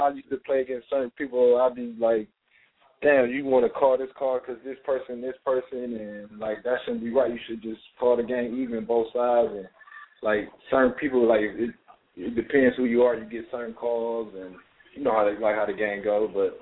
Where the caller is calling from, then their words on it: Cleveland, Ohio, United States; I'm calling from Huff, Cleveland, Ohio.